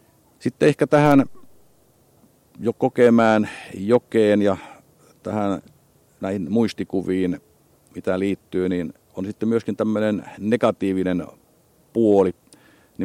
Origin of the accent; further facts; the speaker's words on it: Pori, Satakunta, Finland; born there; now in Nakkila, Finland; olen syntynyt Porissa. Ja vaikka nyt olen asunut Nakkilan kirkon vaiheella vuodesta 1969, niin koin kuitenkin väkevästi olevani porilainen edelleenkin.